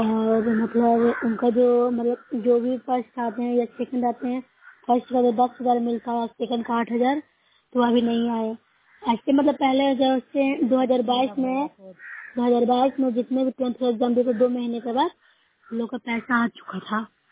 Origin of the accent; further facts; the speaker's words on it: Bihar, India; मैं नूसा ब्लॉक से हूँ, जिला नालंदा के निवासी हूँ।